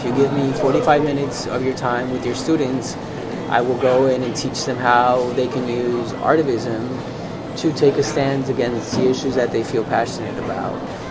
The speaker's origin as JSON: {"language": "English", "country": "Colombia", "said": "I am from Colombia. I still have my grandmother and my uncles down in Medellin and in other parts of Colombia."}